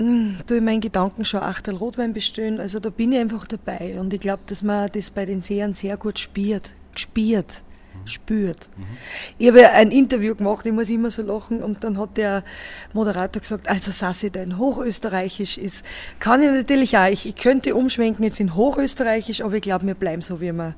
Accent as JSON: {"language": "German", "region": "Upper Austria", "country": "Austria", "said": "ich bin aus dem Salzkammergut. Ich bin aus Österreich. Eine richtige Österreicherin, eine richtige Seherin. Also ich habe den Traunsee vor meiner Haustüre, ich habe wunderschöne Berge um mein Haus herum gruppiert. Also ich wohne mitten in der Natur"}